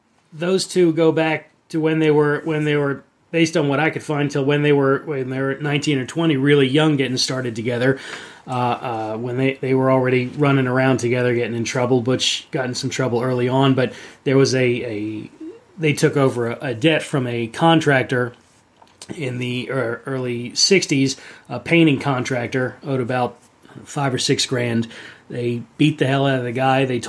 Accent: Virginia, United States; You know, I'm originally from Virginia

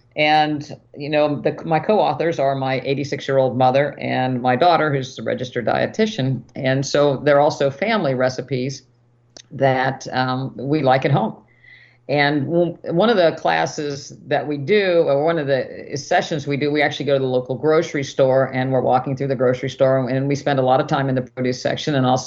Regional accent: West Virginia, United States; And of course, you know, we, again, growing up in West Virginia, it was lard and whole milk in this recipe.

